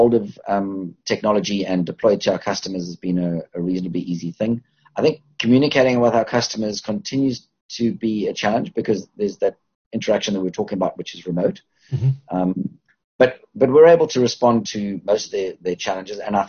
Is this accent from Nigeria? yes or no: no; Cape Town, Western Cape, South Africa; As you observed earlier, that I'm from Cape Town, and I'm in Cape Town at the moment.